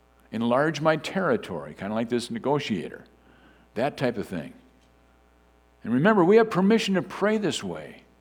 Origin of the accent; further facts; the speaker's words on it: Fairmont, Minnesota, United States; I'm from Fairmont, Minnesota. That's my hometown.